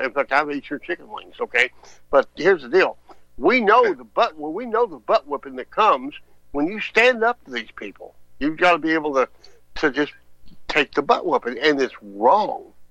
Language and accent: English; Killeen, Texas, United States; I grew up in Killeen, you stupid bastards.